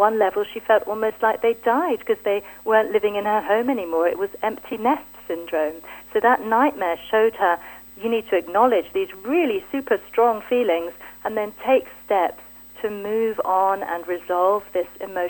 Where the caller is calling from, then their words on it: Germany; Well, I'm calling you from Germany today. That's where I'm living at the moment.